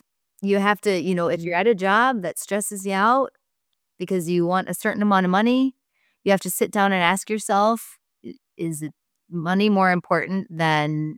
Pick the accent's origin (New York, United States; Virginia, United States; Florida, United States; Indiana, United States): Florida, United States; I'm in Minnesota. I'm from Florida.